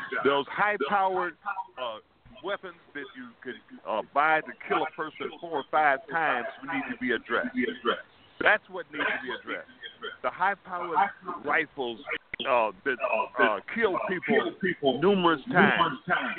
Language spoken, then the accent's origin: English; Michigan, United States; now in Miami, United States; I remember growing up in Michigan where people that had psychological problems could go and get help, or we'd send them to get help in Ypsilanti.